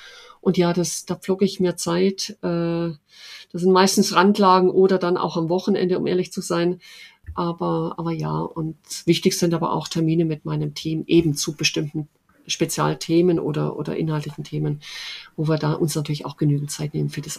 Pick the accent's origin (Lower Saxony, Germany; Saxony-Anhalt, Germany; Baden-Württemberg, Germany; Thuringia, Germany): Baden-Württemberg, Germany; mein anderer Lieblingsort ist Oberschwaben. Das ist meine Heimat, wie man sicherlich hört.